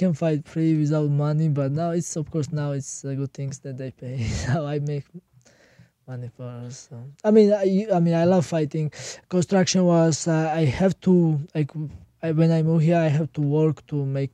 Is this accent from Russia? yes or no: yes; Dagestan, Russia; English is a second language; I'm from Caucasus and Khabib's country, from like 3-4 country, like the Caucasus is mount, the big mountain.